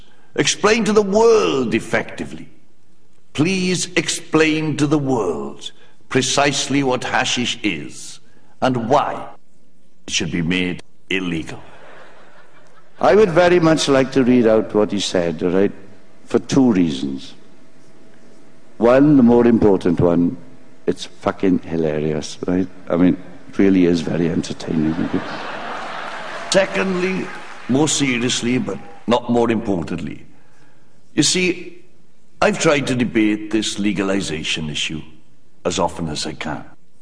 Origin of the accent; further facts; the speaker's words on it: Wales, United Kingdom; Now, see, the problem is I'm Welsh.